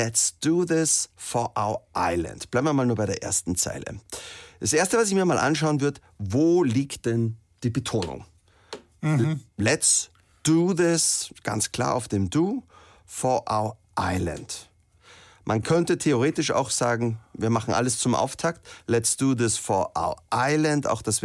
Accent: Salzburg, Austria; Wir kommen aus Salzburg, wo er geboren ist.

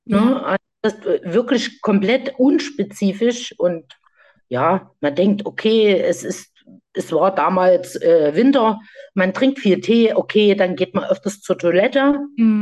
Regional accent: Saxony, Germany; Ich komme aus dem wunderschönen Sachsen, das man natürlich auch hört am Dialekt.

